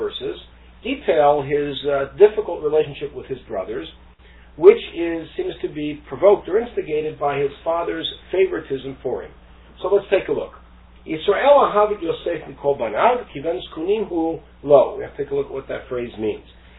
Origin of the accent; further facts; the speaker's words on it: Hollywood, California, United States; remember I'm from Hollywood